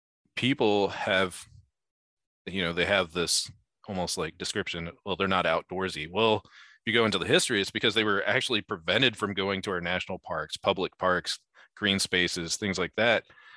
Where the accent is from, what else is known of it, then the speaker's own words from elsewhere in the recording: Indiana, United States; the projects I grew up in Northern Indiana had a lot of friends that had severe lead poisoning